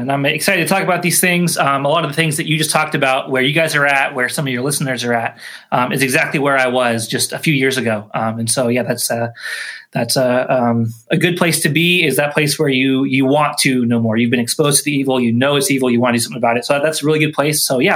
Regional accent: Washington, United States; I work for Free the States. We're an organization in Norman, Oklahoma, but I'm from Washington State originally. That's where I grew up, where I went to high school, went to college there.

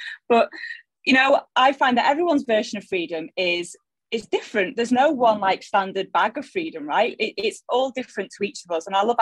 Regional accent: Salford, North West England, United Kingdom; accent: Salford; moved away; Not that you can tell from my accent, which is still straight out of Salford.

